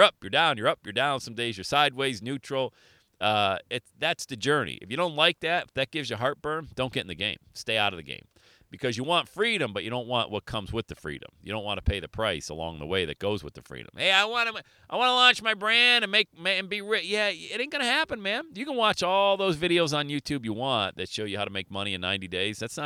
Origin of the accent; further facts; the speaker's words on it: Bradford, Pennsylvania, United States; Rental property back in my hometown of Bradford, PA. Love Bradford. Very proud to be a Bradfordian. Small town, northwestern PA.